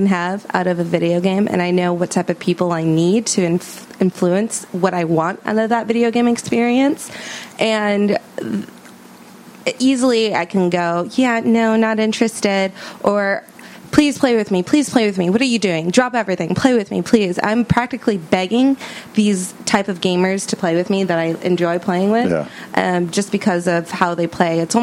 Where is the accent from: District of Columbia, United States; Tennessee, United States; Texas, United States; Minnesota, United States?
Minnesota, United States; for me, it was living and growing up in Minnesota, there's just not a lot of things that you can do, especially during the winter months.